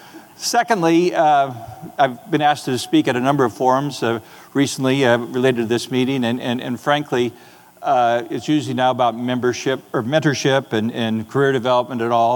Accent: South Dakota, United States; I grew up in South Dakota, so a great move was leaving South Dakota.

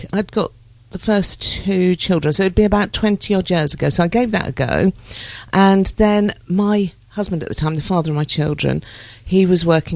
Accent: Solihull, West Midlands, United Kingdom; I was born in Solihull. Yeah. The nice part of the West Midlands.

